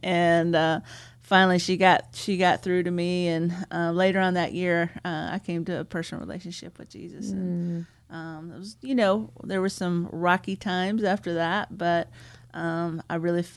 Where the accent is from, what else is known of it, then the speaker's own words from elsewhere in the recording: Dallas, Texas, United States; I grew up in Dallas, Texas, and kind of inner city, Dallas, Texas.